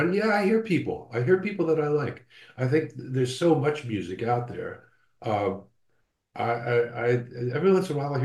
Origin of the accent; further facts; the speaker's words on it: Philadelphia, Pennsylvania, United States; You know, I grew up in Philadelphia, which is a very vibrant regional music scene, and has its own music, especially back when I was a kid.